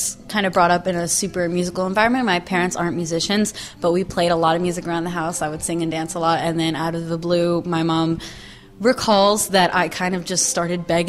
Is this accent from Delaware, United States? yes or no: yes; Wilmington, Delaware, United States; I'm 17 years old, and I play the violin. I'm from Wilmington, Delaware.